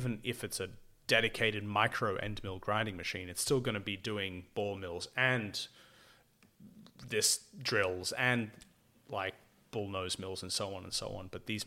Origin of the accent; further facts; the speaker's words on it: England, United Kingdom; I mean, it's hard enough talking to French people as an English person.